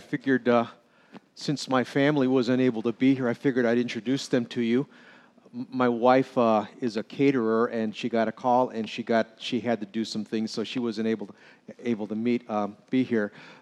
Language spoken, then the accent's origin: English; Indiana, United States; Like this morning, I'm from Indiana, and I'm having my breakfast.